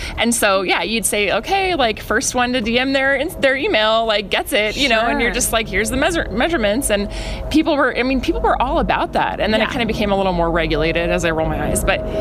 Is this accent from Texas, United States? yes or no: no; Oregon, United States; we grew up in Oregon. We say that all the time. I remember people wearing plaid, and I remember Pendleton being everywhere